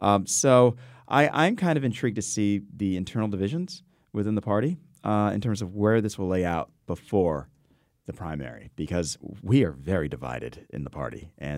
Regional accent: New Haven, Connecticut, United States; You know, and I'm coming from New Haven, which is obviously a sanctuary city.

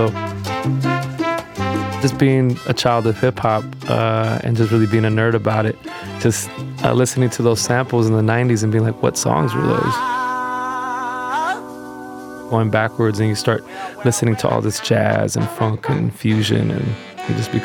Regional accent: Bay Point, California, United States; also born or lived in San Francisco; I was born in San Francisco, grew up in West Pittsburgh, now known as Bay Point, but I spent a lot of my growing up in San Francisco.

